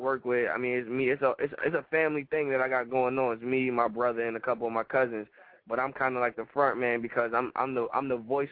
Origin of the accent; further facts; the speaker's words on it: Brooklyn, New York, United States; I'm from Brooklyn, New York.